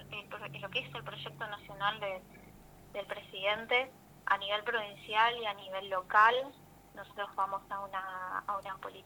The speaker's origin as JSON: {"language": "Spanish", "region": "Corrientes", "country": "Argentina", "tie": "born or raised there", "also_born_or_lived": "San Salvador de Jujuy"}